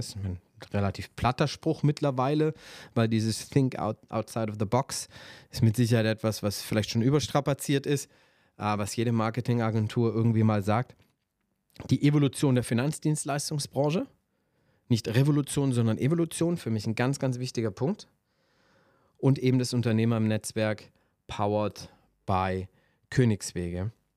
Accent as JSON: {"language": "German", "town": "Stuttgart", "region": "Baden-Württemberg", "country": "Germany", "tie": "born there", "said": "0711 ist meine Heimat. Ich bin gebürtiger Stuttgarter, das kennen viele von mir."}